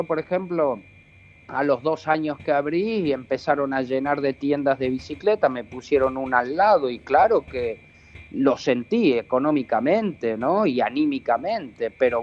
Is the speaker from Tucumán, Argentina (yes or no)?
yes; Tucumán, Argentina; moved away; Fui hace casi un año y eso me cargó tanto las pilas, ver a mi gente, a mi familia, a mis amistades, mi tierra, los olores, las comidas